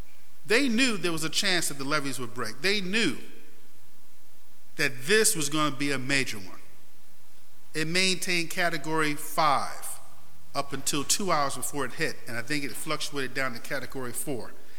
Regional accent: Rochester, New York, United States; I grew up in Rochester, New York. I saw more snow than rain and maybe sunshine at times.

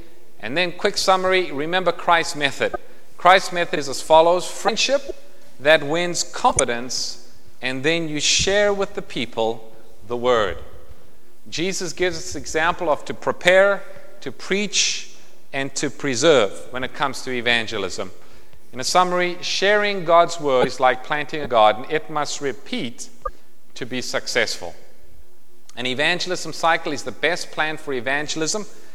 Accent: South Africa; I grew up in South Africa

